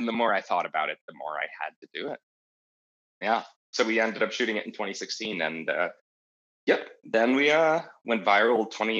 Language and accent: English; Pennsylvania, United States; also born or lived in Montana, United States; So I was from Montana originally, and I moved to Pennsylvania when I was very young. So I do consider myself probably Pennsylvania.